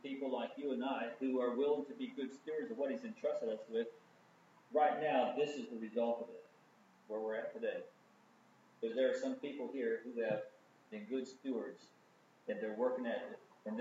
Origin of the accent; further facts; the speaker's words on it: United States; I copped it as an American. Because because I'm an American, I am oil thirsty.